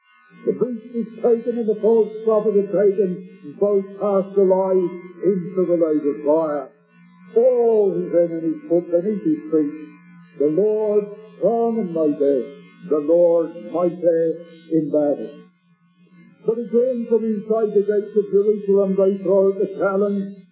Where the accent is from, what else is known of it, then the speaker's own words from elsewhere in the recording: England, United Kingdom; In my country, of course, we have a queen.